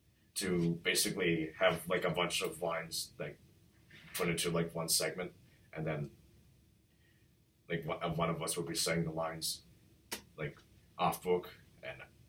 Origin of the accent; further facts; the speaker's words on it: New Jersey, United States; restaurant called River Rock in New Jersey. That's where we're from. Well, no, not exactly, but we are from New Jersey.